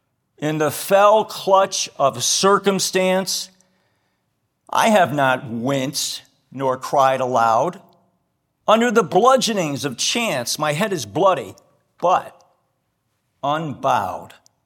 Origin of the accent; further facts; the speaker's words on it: Hartford, Connecticut, United States; So when I was a boy growing up in Hartford, Connecticut, I often accompanied my father to baseball games.